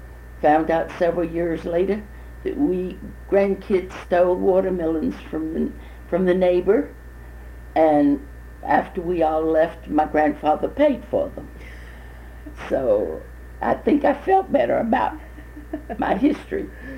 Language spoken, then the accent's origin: English; Macon, Georgia, United States; I was born in Macon, Georgia on August the 10th, 1931. I grew up there in Macon, started school at Bruce Elementary School, and had a pretty good youth running around the neighborhood.